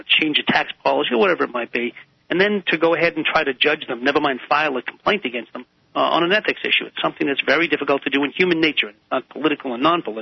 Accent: Massachusetts, United States; I'll tell you, honestly, I come from Massachusetts, and there we have an independent ethics commission.

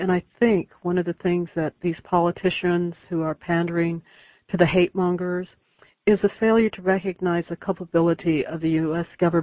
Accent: United States; As an American, that appalls me.

